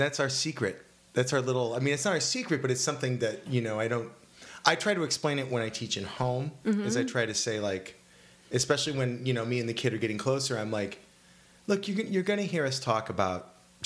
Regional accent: Stockton, California, United States; Stockton.

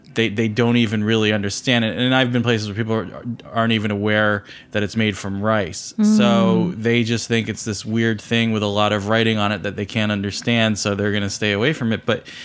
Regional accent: New Jersey, United States; now in Washington, D.C., United States; Well, I mean, I grew up in New Jersey. I lived in, you know, northern New Jersey for most of my life. I lived in Jersey City until about 4 years ago, and now I live in the Washington, D.C. area.

